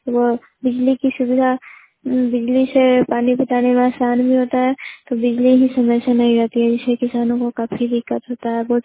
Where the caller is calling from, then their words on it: Shahbazpur, India; शाहबाजपुर पंचायत के शाहबाजपुर गांव से बोल रही हूँ।